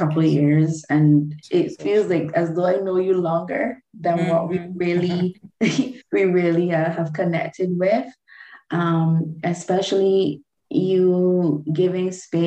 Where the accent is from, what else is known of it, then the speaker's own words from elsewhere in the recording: Barbados; They would probably know that I'm from Barbados. So to have someone else from the Caribbean here with me